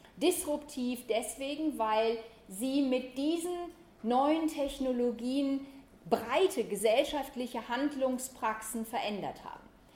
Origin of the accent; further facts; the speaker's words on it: Germany; also ich sage das als Deutsche, sehr selbstkritisch